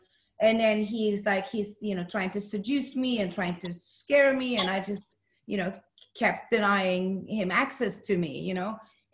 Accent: Sweden; in Sweden, I grew up in Sweden, people hide most things, you know, it's a society where everything is normal here, you know, nobody shows anything.

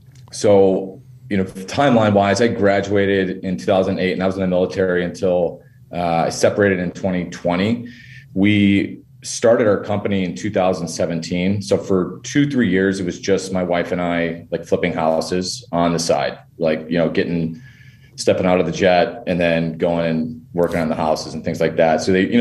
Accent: Detroit, Michigan, United States; I'm originally from Detroit, Michigan. Our company's located out in Denver, Colorado. I left after high school and I went to the Air Force Academy

